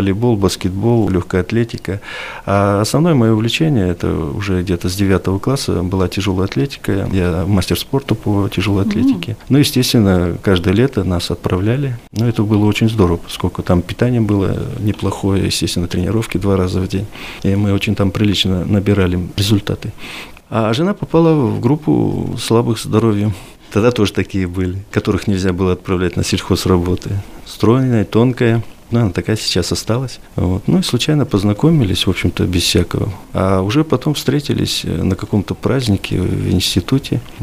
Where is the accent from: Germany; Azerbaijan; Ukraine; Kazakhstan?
Kazakhstan; now in Veliky Novgorod, Russia; Ну, это развал Советского Союза. Мы выходцы из Казахстана.